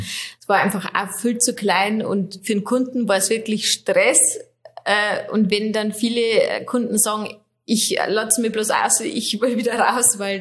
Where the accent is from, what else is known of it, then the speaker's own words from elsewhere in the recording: Schönsee, Bavaria, Germany; Ich bin nicht gebürtige Oberfichtacherin, sondern ich komme aus Schönsee, so 13 Kilometer weiter östlich.